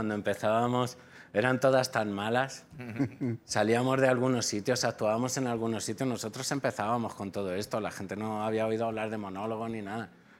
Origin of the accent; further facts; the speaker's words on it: Albacete, Castilla-La Mancha, Spain; No, yo soy de Albacete.